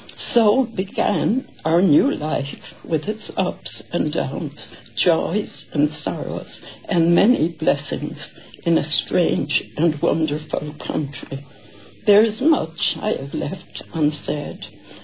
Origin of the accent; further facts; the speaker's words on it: Westport, Connacht, Ireland; In 1946, I applied for a transfer to Westport, my hometown, where I met my husband-to-be then.